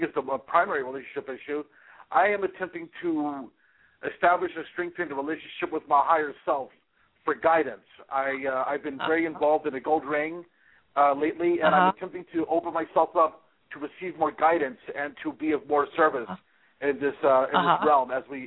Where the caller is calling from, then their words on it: Jersey City, New Jersey, United States; I'm calling from the New York area, Jersey City.